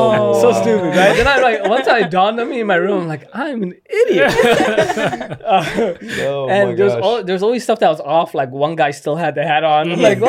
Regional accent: Qatar; No, because I grew up overseas. I grew up in Qatar.

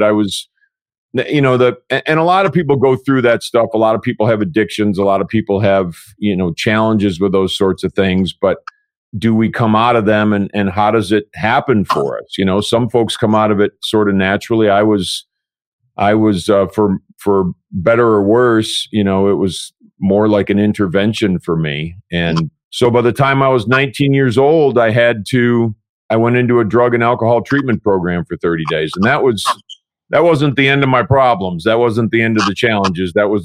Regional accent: Michigan, United States; So, you know, I grew up in Michigan and the Midwest, and at that time, Michigan was everybody's dad.

